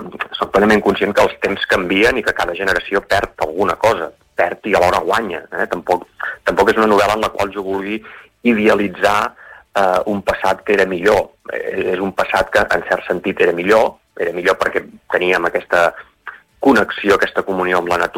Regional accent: Catalonia, Spain; born there; jo sóc nascut a l'Empordà, conec molt aquest paisatge

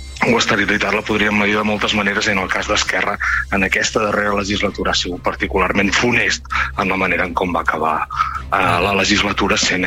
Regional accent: Palamós, Catalonia, Spain

